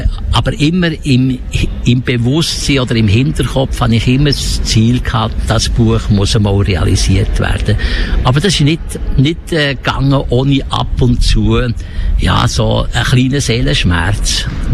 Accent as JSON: {"language": "German", "country": "Italy", "lives_now": "Switzerland", "said": "Ich bin eigentlich ein Italiener."}